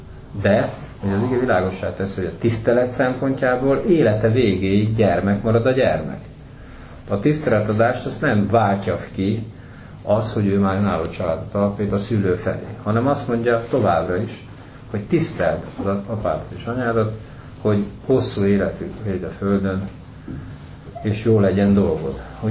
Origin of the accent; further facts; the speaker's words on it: Hungary; az, hogy nagy dolog, az, hogy mi magyarok vagyunk, és hogy Isten ide helyezett bennünket.